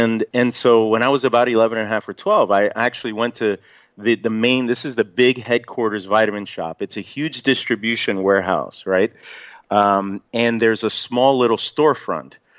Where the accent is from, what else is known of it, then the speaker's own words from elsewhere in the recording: North Bergen, New Jersey, United States; I grew up in Jersey, in North Jersey, so North Bergen.